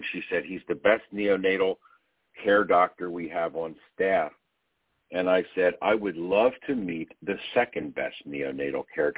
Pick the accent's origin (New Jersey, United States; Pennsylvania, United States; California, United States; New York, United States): Pennsylvania, United States; Philadelphia; I am from Philadelphia